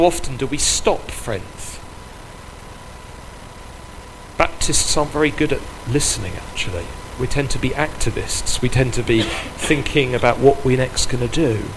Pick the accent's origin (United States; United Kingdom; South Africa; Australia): United Kingdom; Sutton, London; So I'm very much a local person. I grew up in Sutton, so it's an area that I know well